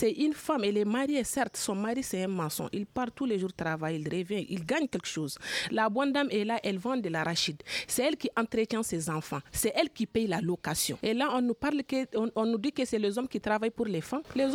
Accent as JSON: {"language": "French", "town": "Timbuktu", "region": "Tombouctou", "country": "Mali", "said": "Par exemple, chez moi à Tombouctou, pour prendre une deuxième femme"}